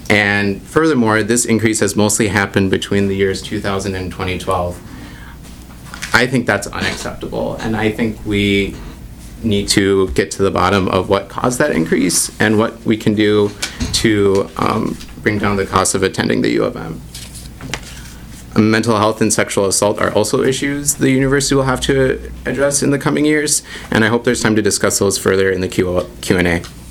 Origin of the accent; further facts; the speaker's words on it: Lake City, Minnesota, United States; I grew up in Lake City, Minnesota, on a farm, which is, and it's in the southeastern corner of the 2nd Congressional District, for those of you familiar with the area.